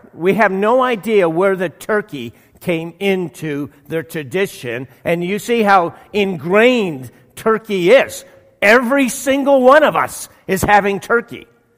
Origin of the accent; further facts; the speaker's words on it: New York City, New York, United States; And since I'm from New York City, this is a big tradition.